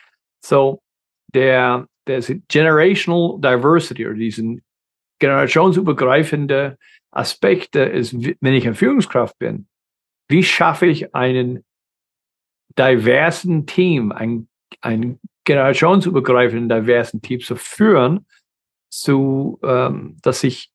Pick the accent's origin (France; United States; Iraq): United States; German is a second language; also wie gesagt, ich bin Amerikaner.